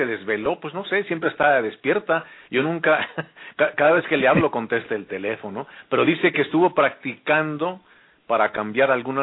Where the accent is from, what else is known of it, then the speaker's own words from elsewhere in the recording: Hermosillo, Sonora, Mexico; Yo recuerdo en mi tierra, en Hermosillo, cuando empecé esto de la radio